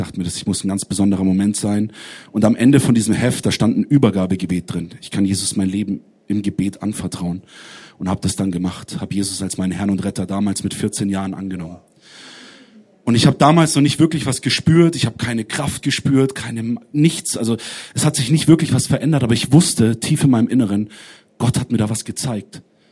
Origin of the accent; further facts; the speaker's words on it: Munich, Bavaria, Germany; Ich bin in einer nicht-christlichen Familie aufgewachsen in München. Keiner aus meiner Familie hat geglaubt.